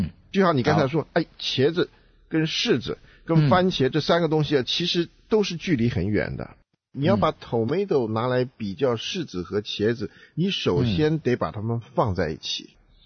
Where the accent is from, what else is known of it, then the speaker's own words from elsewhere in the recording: China; 我们是中国人，对不对？